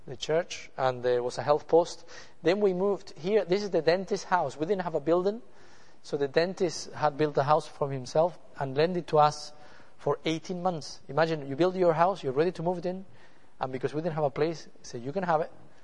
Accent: Canary Islands, Spain; now in Bolivia; I'm actually not from Bolivia. I'm from Spain. I'm from Tenerife, actually.

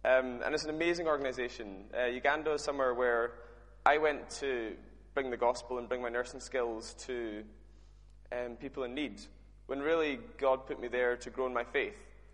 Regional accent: Skye, Scotland, United Kingdom; Originally, I started my nursing course. I moved from Skye, and in my third year of uni, I looked into Christ.

